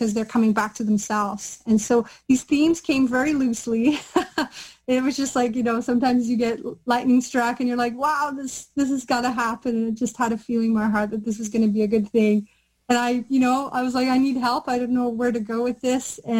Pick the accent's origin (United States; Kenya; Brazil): Brazil; English is a second language; moved away as an adult; now in Canada